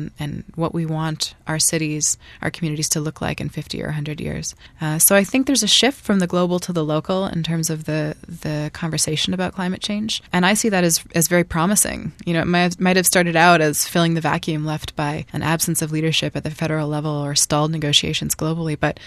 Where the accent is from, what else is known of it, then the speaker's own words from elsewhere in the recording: Canada; I was born and raised in Canada. So I have a developed country, Western lens on a lot of the work I do.